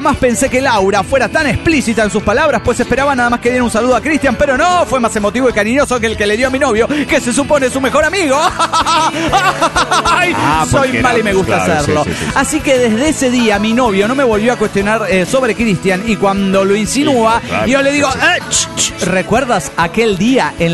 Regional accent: New Jersey, United States; born there; also born or lived in Austin; now in San Marcos, United States; Sangre mexicana aquí, pero yo nací en New Jersey. Así que, bueno, ahora vivo en Austin, Texas, o vivía porque me acabo de mudar a la Universidad de San Marcos, Texas

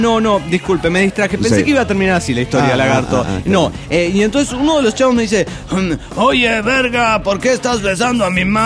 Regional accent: Comitán, Chiapas, Mexico; de Comitán, Chiapas, México.

